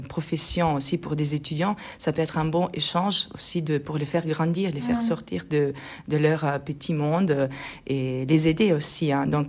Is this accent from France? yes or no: no; Italy; French is a second language; parce que bon, je suis italienne et je l'apprécie énormément